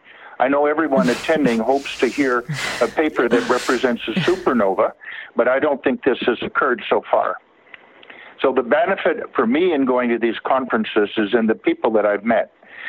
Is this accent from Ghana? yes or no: no; Canada; And as a Canadian, it's my duty to say thank you to you too.